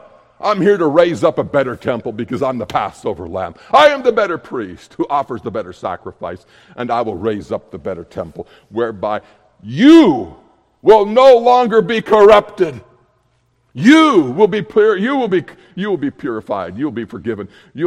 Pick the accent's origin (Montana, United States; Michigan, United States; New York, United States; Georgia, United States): Montana, United States; you know, I grew up in Montana. I married a woman from Oklahoma